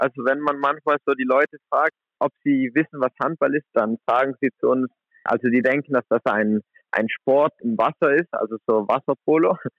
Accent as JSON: {"language": "German", "town": "Merano", "region": "Trentino-Alto Adige", "country": "Italy", "tie": "born or raised there", "also_born_or_lived": "Flensburg, Germany", "said": "in meiner Heimatstadt in Meran."}